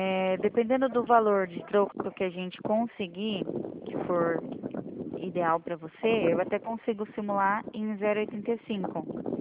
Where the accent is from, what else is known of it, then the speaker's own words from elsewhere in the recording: Presidente Prudente, São Paulo, Brazil; Eu sou do interior de São Paulo, fica em Presidente Prudente